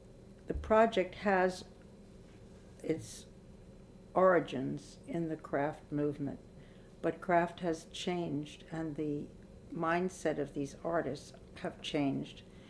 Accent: Westchester, New York, United States; We moved to Westchester when I was in the fourth grade, which is a suburb.

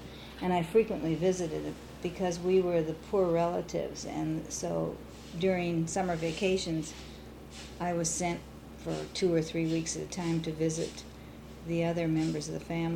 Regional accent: Chicago, Illinois, United States; born there; Well, I was born in Chicago in 1914.

